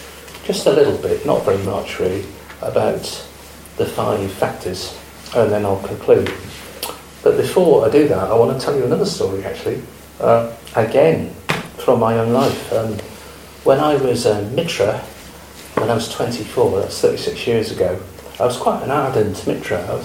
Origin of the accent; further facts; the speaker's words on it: North West England, United Kingdom; I grew up in the Lake District, and I visited an old slate quarry, which I worked in from the age of 17 to 19.